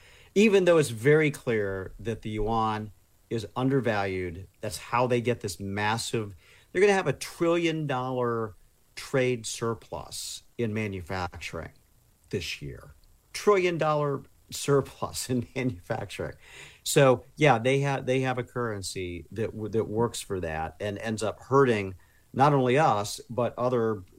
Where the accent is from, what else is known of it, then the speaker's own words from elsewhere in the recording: Indiana, United States; I went back to Indiana, which is my home state, over the weekend